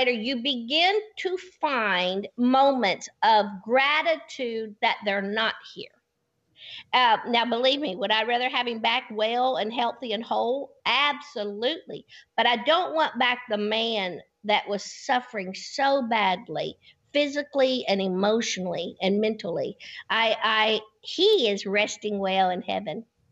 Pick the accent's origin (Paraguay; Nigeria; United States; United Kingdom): United States; Nashville, Tennessee; even though I grew up in Nashville.